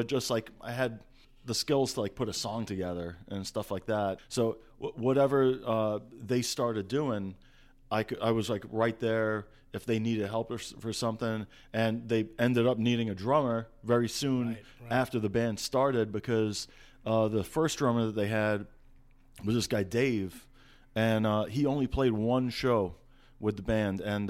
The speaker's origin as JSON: {"language": "English", "country": "Iran", "moved": "yes", "lives_now": "New York, United States"}